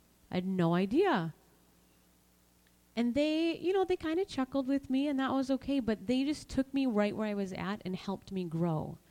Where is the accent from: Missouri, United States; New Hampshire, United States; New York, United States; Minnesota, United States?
Minnesota, United States; Cloquet; I grew up here in Minnesota. I grew up in Cloquet, just outside of Cloquet on 10 acres, and I loved it.